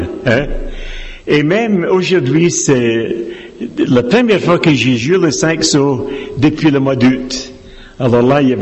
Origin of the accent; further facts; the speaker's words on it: Scotland, United Kingdom; Je suis donc un Écossais. Ce n'est pas ma faute, hein? C'est parce que je suis né en Écosse.